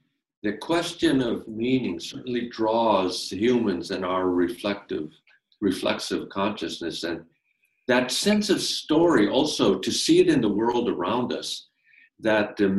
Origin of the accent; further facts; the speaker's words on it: North Dakota, United States; I come from North Dakota, and so I grew up in a part of the world where Lakota and Dakota and Nakota people in that region, the different dialectical groups of people